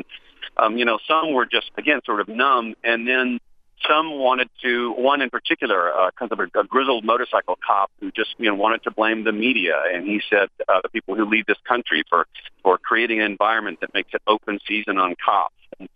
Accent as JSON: {"language": "English", "region": "Texas", "country": "United States", "tie": "born or raised there", "said": "This is my hometown. I was born and raised here. Mm. I was here when Kennedy was shot. I was a little boy."}